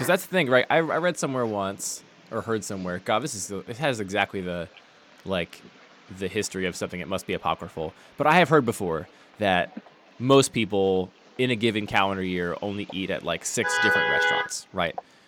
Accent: Pennsylvania, United States; I grew up outside of Philadelphia, and so I grew up with an idea of what a cheesesteak was, and I cannot get that, even in Baltimore.

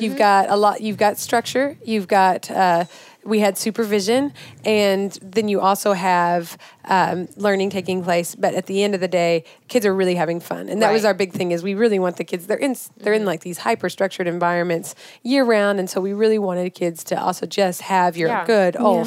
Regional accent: Arkansas, United States; Maybe they have county fairs everywhere, but we're all from Arkansas.

